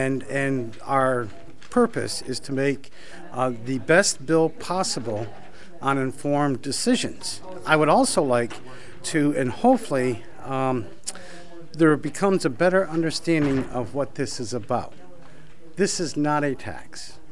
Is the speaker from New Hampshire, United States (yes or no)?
yes; Gorham, New Hampshire, United States; Coas District 3. I'm from Gorham.